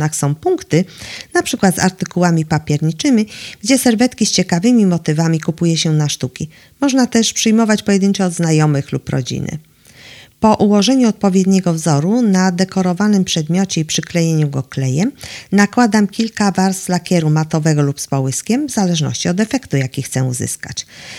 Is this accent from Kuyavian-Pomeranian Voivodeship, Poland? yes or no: yes; Bydgoszcz, Kuyavian-Pomeranian Voivodeship, Poland; Jestem rodowitą bydgoszczanką.